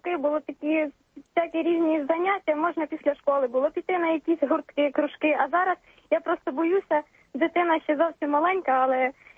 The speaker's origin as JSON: {"language": "Ukrainian", "town": "Brody", "region": "Lviv Oblast", "country": "Ukraine", "said": "я з Львівської області, місто Броди."}